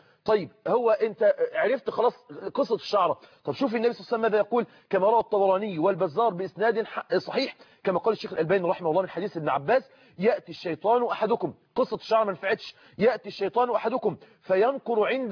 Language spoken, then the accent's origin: Arabic; Egypt; زي احنا بنقول اللي عندنا في مصر كده في زغوره في بطنه